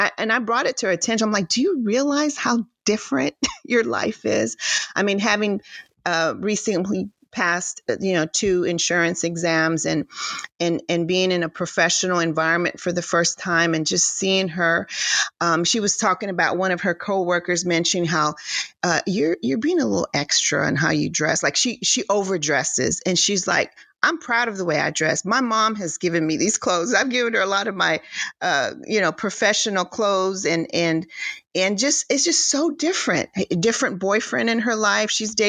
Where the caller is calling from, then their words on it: Houston, Texas, United States; I'm tapping in from Houston